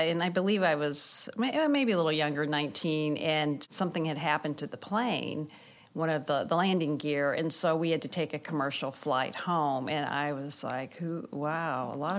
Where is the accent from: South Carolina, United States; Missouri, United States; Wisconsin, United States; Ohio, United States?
Missouri, United States; Springfield; I grew up in Springfield, Missouri, and my father was an entrepreneur, a real estate developer, and was also a pilot.